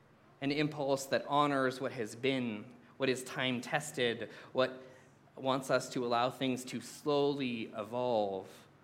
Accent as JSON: {"language": "English", "country": "Canada", "tie": "born or raised there", "said": "So I grew up in Canada."}